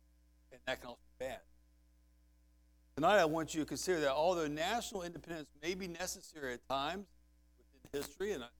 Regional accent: United States; as an American

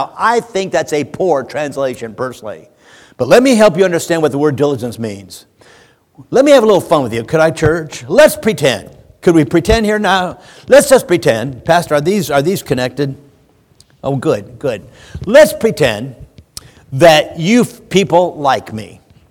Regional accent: Seattle, Washington, United States; I'm the preacher. I was raised in Seattle. I'm a big Seattle Seahawks fan.

